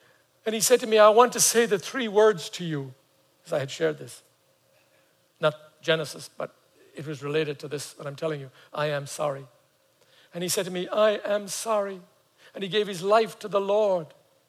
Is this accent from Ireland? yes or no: yes; Ireland; my father's mother was Scotland, and they actually lived in Northern Ireland. So I had some of that in me too, you know. But I'm Southern Irish